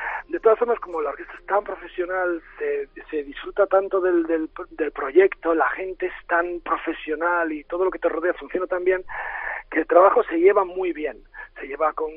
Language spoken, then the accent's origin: Spanish; Bilbao, Basque Country, Spain; ahora mismo te estoy hablando desde Bilbao porque bueno, me he cogido un año sabático y llevo ya 3 meses aquí probando un trabajo de principal de violas de la Sinfónica de Bilbao, que es mi tierra